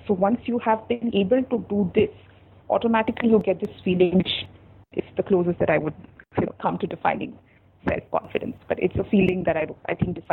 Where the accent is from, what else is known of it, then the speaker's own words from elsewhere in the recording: India; first language Bengali; English is a second language; So, I speak Bengali as my mother tongue. And, you know, of course, Hindi is a national language. So, I come from a Bengali background. And if you've heard of the city of Calcutta, I stay somewhere close to Calcutta.